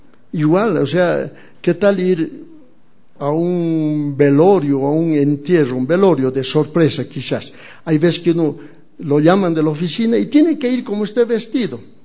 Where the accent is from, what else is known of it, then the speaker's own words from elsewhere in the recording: Tarija, Bolivia; now in La Paz, Bolivia; Yo soy tarijeño y era macho chapaco, me acuerdo. De chicos nos íbamos al río